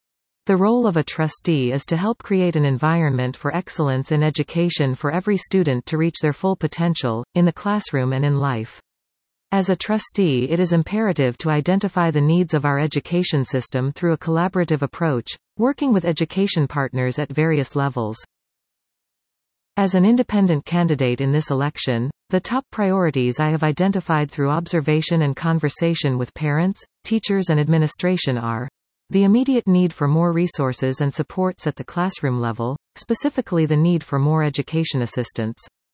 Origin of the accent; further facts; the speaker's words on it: Delta, British Columbia, Canada; I grew up in Delta and have a strong connection to this community, now raising my three children in South Delta, together with my husband.